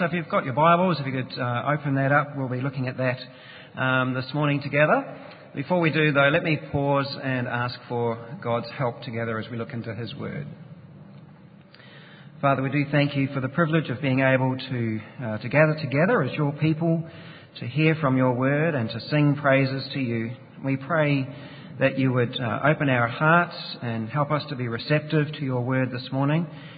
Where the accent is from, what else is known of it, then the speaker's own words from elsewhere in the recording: New Zealand; I grew up in New Zealand, as you may have detected already.